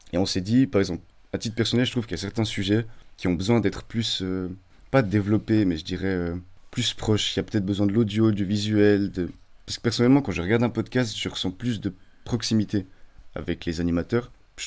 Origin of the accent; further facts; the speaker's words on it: Yverdon, Vaud, Switzerland; Donc moi j'ai grandi à Yverdon